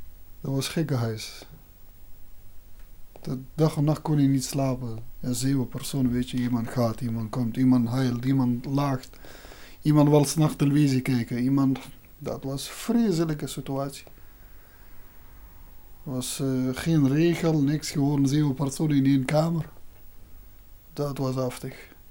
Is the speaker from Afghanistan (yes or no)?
yes; Afghanistan; Dutch is a second language; moved away as an adult; now in Heerlen, Netherlands; ben 42 jaar. Oorspronkelijk kom ik uit Afghanistan. Sinds 8 augustus 1997 woon ik hier in Nederland. En sinds 1998 woon ik hier in Heerlen.